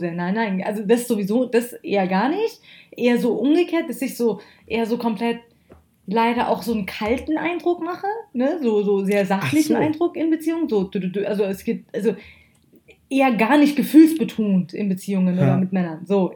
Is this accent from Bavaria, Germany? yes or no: no; Hamburg, Germany; Sagt man als Hamburger Bub.